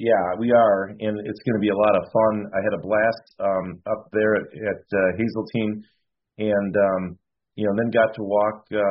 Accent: Wisconsin Rapids, Wisconsin, United States; It's kind of like I would equate it to when I was growing up in Wisconsin Rapids

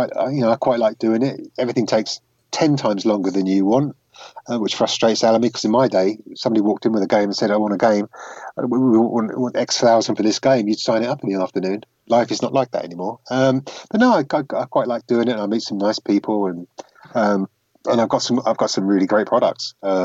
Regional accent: Luton, East of England, United Kingdom; I've done a book for nothing. It's called Luton Boy, about growing up in Luton.

